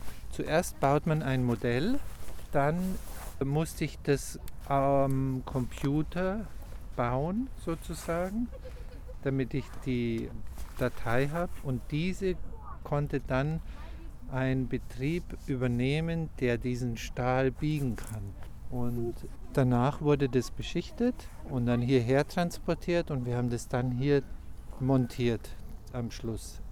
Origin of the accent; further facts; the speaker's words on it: Passau, Bavaria, Germany; born there; 1973 in Passau.